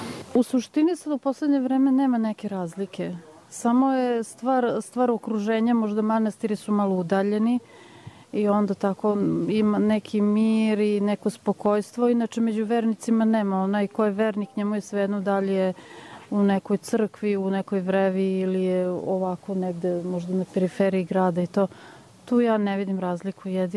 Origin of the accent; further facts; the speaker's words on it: Vojvodina, Serbia; now in Belgrade, Serbia; Pa ja sam, živim u Beogradu, međutim, nisam iz Beograda, ja sam iz Vojvodine.